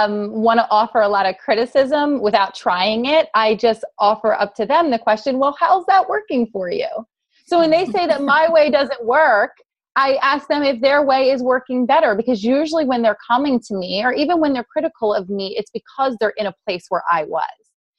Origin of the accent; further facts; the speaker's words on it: New Jersey, United States; You know, I'm this mom from Jersey, from South Jersey, which is like the worst of Jersey.